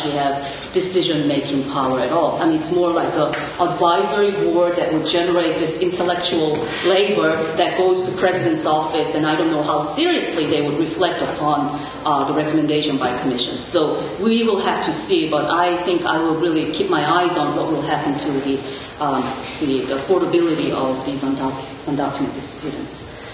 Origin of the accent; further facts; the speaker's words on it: South Korea; I grew up in South Korea, I went to college in South Korea